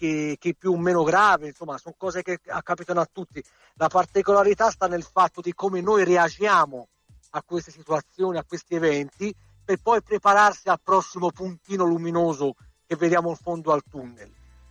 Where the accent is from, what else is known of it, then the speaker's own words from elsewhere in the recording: Prato, Tuscany, Italy; me lo sono stampato regolarmente da un mio amico che ha una tipografia qui a Prato, che io sono di Prato.